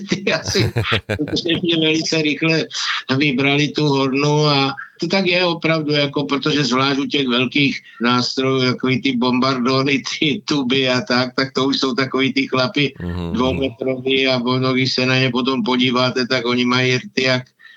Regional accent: Otrokovice, Zlín Region, Czechia; a my jsme jako Otrokovice byli takový úplně

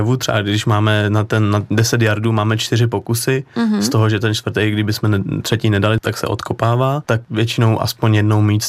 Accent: Přerov, Olomouc Region, Czechia; proto tam je napsaný, že jsem z Přerova

